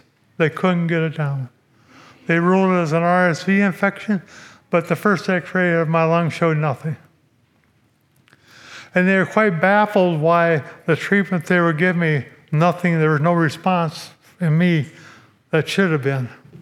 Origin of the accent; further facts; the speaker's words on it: Aurora, Ohio, United States; I grew up in Aurora Mennonite Church in Aurora, Ohio. So that was where our faith was made.